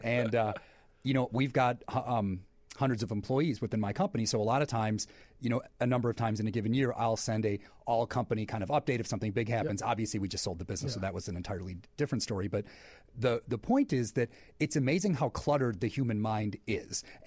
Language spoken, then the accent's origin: English; United States; As an American, I'm rooting for our president, and I'm all behind it.